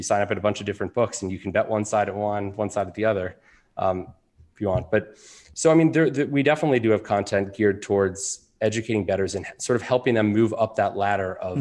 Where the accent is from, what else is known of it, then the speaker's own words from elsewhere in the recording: Alexandria, Virginia, United States; I am. I grew up in Alexandria, Virginia, went to T.C. Williams High School.